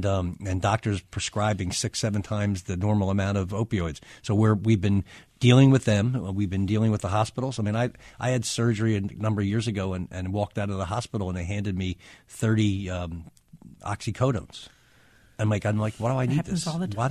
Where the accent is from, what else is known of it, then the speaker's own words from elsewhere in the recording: Philadelphia, Pennsylvania, United States; when I was growing up in South Philly in the 1960s